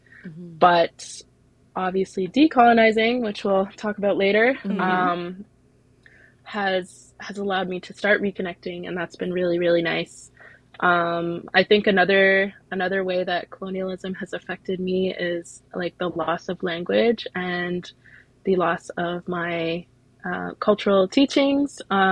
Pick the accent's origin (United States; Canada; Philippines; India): Canada; Toronto, Ontario; also born or lived in Tuktoyaktuk; I am a Nuvialik from Tuktoyaktuk, but I grew up in Toronto, or in the vicinity, and my dad is Dutch-American, so I have a nice little mixed family.